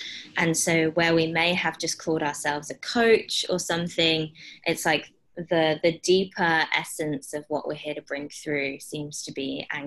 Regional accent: England, United Kingdom; Yeah, so I am an English woman. I'm 29.

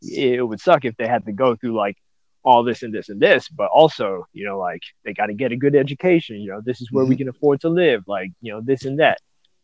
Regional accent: Ghana; So, like, I'm not Congolese, but I am Ghanaian.

